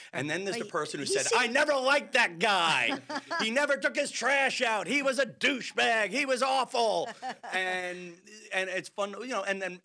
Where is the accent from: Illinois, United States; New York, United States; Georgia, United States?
New York, United States; Massapequa; I'm willing to make fun of my hometown of Massapequa, Long Island.